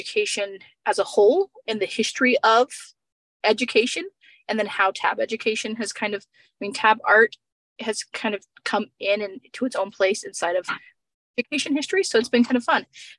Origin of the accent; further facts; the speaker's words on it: Wyoming, United States; now in Colorado, United States; I am still struggling with saying that I'm from Wyoming, because now I'm moved to Colorado like last week.